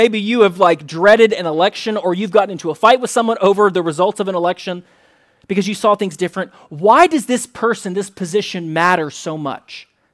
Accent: United States; my average interactions as an American, not with you guys, but just out there with people I don't know

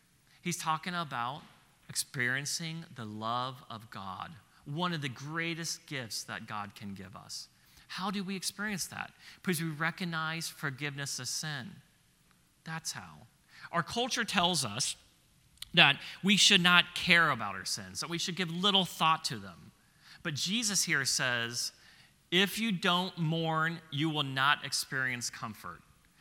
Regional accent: West Coast, United States; Now, I'm from the West Coast, the best coast.

